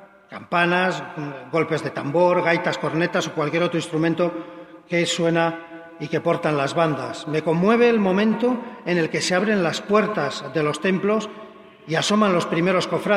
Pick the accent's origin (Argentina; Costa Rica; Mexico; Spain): Spain; Valladolid, Castile and León; soy vallisoletano y cofrade de la Vera Cruz desde niño. También de forma esporádica he estado unido a otras cofradías de forma presencial aquí en Valladolid.